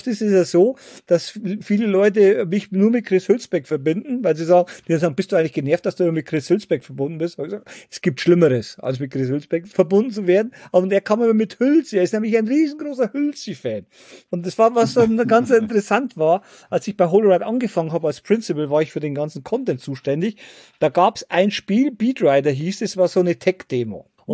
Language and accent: German; Bavaria, Germany; born or raised there